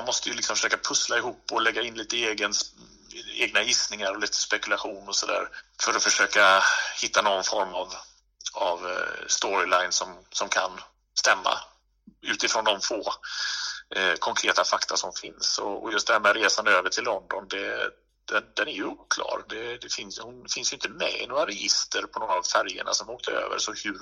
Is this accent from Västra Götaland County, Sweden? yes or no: yes; Gothenburg, Västra Götaland County, Sweden; Jag var ju själv väldigt nyfiken som göteborgare. Jag är ju född i Göteborg